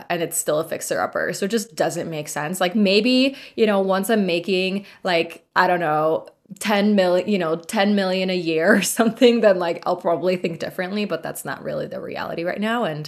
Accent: Poland; moved away; also born or lived in Chicago / New York / San Diego; I grew up in Poland, and then I was in Chicago for 13 years, and I was in New York, and then I was in San Diego, and all of those places are sea level.

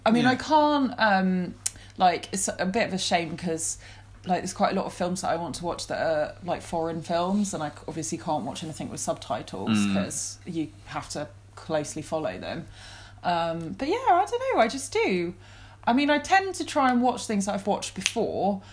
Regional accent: England, United Kingdom; I think because I'm English, I just connect better with English programming.

